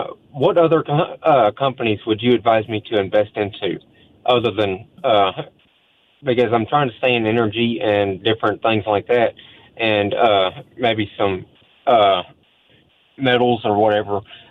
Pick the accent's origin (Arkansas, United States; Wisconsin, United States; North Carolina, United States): Arkansas, United States; El Dorado; there's a small advisor in my hometown that I live in El Dorado, Arkansas.